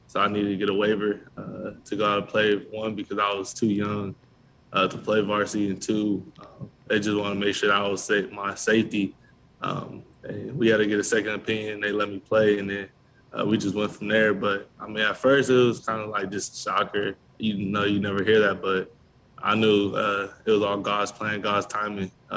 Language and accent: English; California, United States; So I'm from Southern California, so going out there and be able just to show them